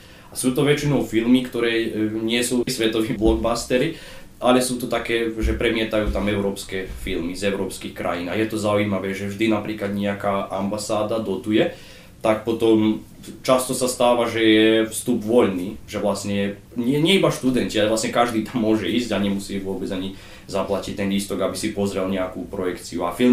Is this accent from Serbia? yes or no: yes; Serbia; now in Sarajevo, Bosnia and Herzegovina; to je také zaujímavé, že to u nás v Srbsku nemáme, alebo som to aspoň nikde nevidel